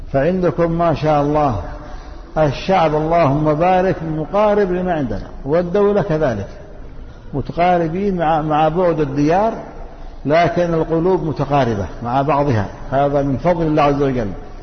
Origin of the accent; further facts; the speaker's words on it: Yemen; جاءت فتن عندنا في اليمن كثيرة